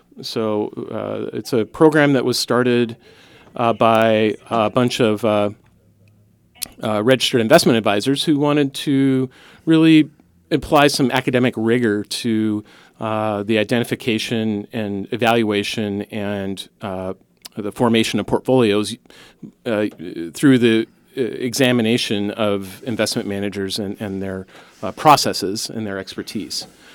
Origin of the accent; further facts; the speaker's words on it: Santa Barbara, California, United States; Well, I grew up here in Santa Barbara, and I was fortunate to have a lot of great schooling here locally through the public school system